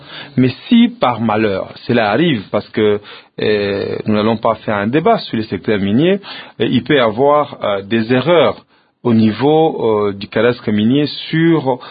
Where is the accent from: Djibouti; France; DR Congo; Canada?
DR Congo; Rumangabo, North Kivu; moi je suis originaire de Rumangabo